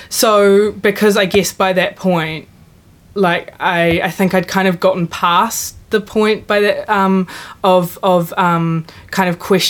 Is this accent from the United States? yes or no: no; Palmerston North, Manawatū-Whanganui, New Zealand; So I come from Palmerston North, which is an interesting place to grow up in. But it's like it's really good, but it's quite small and quite insular